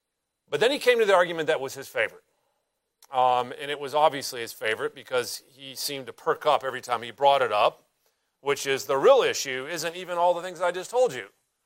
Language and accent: English; North Carolina, United States; I'm from North Carolina, as many of you know